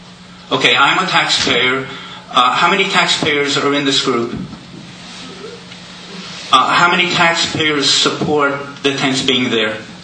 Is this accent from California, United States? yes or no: yes; Scotts Valley, California, United States; I'm from Scotts Valley.